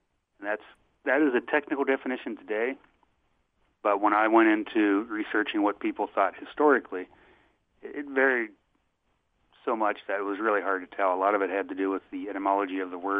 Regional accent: Kentucky, United States; moved away as an adult; also born or lived in Seattle; Well, my very first brew was actually when I lived in Seattle. I moved from my home state of Kentucky and lived there about 8 years.

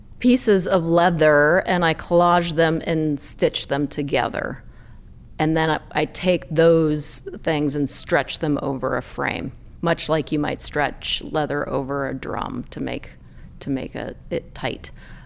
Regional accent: the West, United States; now in Livingston, United States; Well, I'm from the West. You know, the family ties are in Idaho, Wyoming, Colorado, Washington, not Montana, but now Montana.

